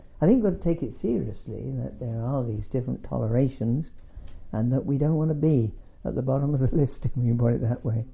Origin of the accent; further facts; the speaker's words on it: London, United Kingdom; Maybe it's because I'm a Londoner, I love London town and all that kind of stuff.